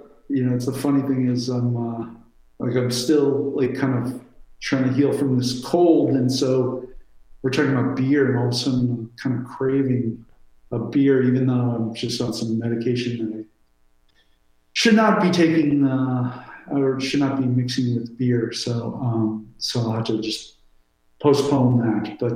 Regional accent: New York, United States; I grew up in New York. I don't like to drive.

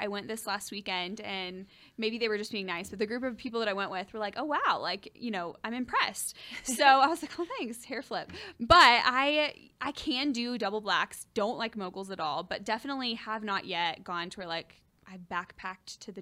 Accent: Nashville, Tennessee, United States; now in Colorado Springs, United States; being a Southerner that grew up in, you know, the heart of Nashville, I was like on the lake all the time

